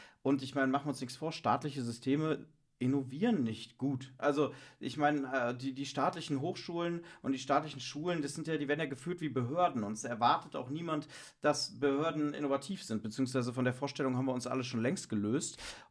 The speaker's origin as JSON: {"language": "German", "town": "Cologne", "region": "North Rhine-Westphalia", "country": "Germany", "tie": "born or raised there", "moved": "yes", "lives_now": "Berlin, Germany", "said": "Ich bin ja in meiner Heimatstadt, denn ich bin Kölner"}